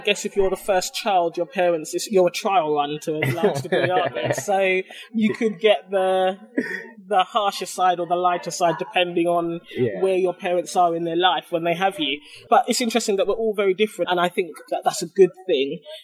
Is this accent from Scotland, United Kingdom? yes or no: no; Catford, London, United Kingdom; So I grew up in Catford. Catford. Southeast London.